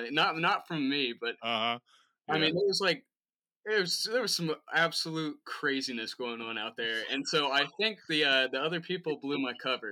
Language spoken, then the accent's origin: English; Cross Lanes, West Virginia, United States; I grew up in a town called Cross Lanes, West Virginia.